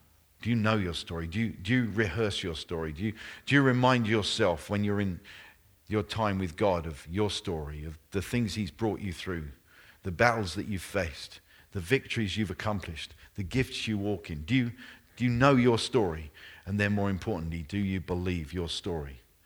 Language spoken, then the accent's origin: English; United Kingdom; And I'm a Brit.